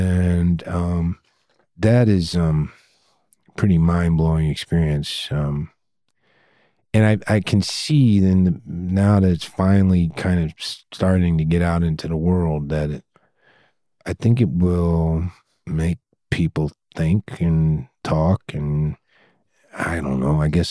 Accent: United States; my impulse to make this movie was born out of a realization I had about my feelings about being an American and living in this country

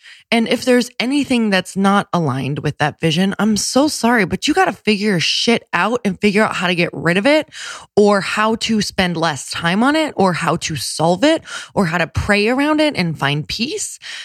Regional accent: Midwest, United States; I'm from the Midwest

